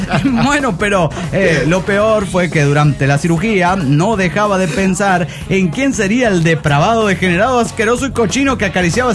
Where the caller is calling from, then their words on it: Monterrey, Nuevo León, Mexico; de Monterrey.